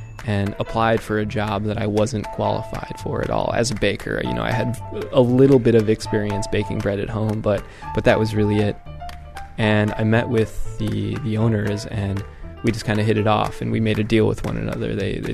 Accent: Midwest, United States; now in San Francisco, United States; I grew up in the Midwest with kind of a pretty simple meat and potatoes upbringing, and as I got older, I started tinkering in the kitchen.

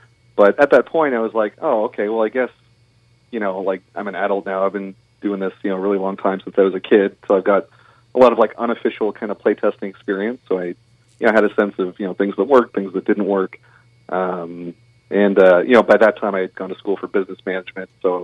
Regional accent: Ontario, Canada; I never lived there, but I was raised by Newfoundlanders in Ontario.

